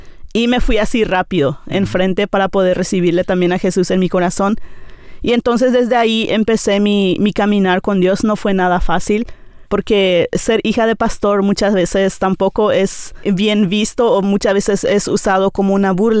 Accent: Campo Alegre, Boquerón, Paraguay; first language Nivaclé; Spanish is a second language; Mi idioma materno es el Nivacle, por lo tanto, en nuestra casa nosotros hablamos nuestro idioma materno. Después regresamos a Campo Alegre, después de los estudios de mi papá. Entonces hice mi primaria en la escuela de Campo Alegre.

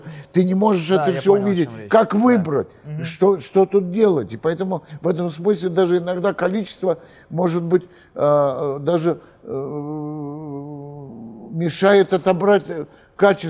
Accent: Moscow, Russia; Я коренной москвич, поэтому я помню, когда этого не было.

